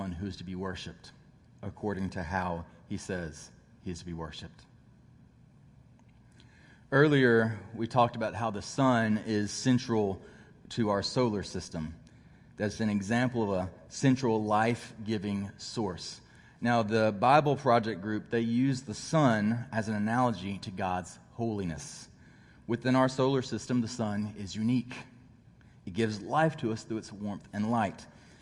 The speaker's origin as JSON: {"language": "English", "region": "the South", "country": "United States", "said": "I'm from the South, so like if there's any like reference to it, I get it."}